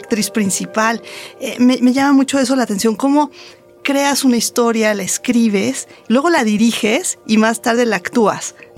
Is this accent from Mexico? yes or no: yes; Mexico; bueno, así somos los mexicanos, pero después las vuelvo a ver y digo